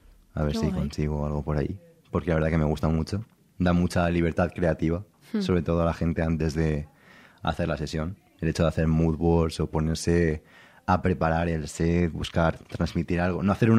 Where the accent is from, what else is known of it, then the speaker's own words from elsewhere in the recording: Valencia, Valencian Community, Spain; yo por ejemplo soy de Valencia